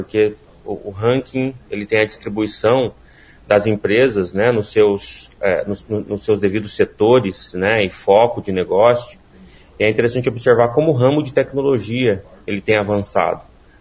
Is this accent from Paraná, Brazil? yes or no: yes; Maringá, Paraná, Brazil; somos maringaenses, né? Somos a terra roxa da cidade de Canção. Eu sou nascido e criado em Maringá.